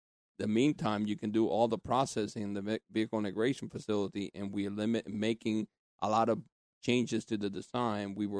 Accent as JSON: {"language": "English", "country": "Puerto Rico", "tie": "born or raised there", "said": "I guess I grew up in Puerto Rico, and I used to watch that show back then in Puerto Rico."}